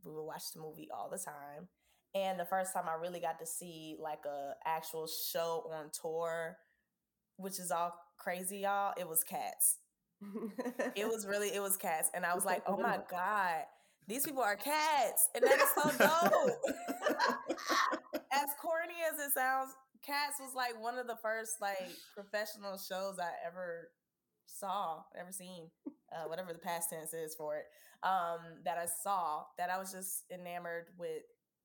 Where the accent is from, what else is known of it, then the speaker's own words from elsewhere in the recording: Savannah, Georgia, United States; also born or lived in Atlanta; But I was born in Savannah, Georgia. I'm a Georgia peach, and then grew up in Savannah and Atlanta, Georgia.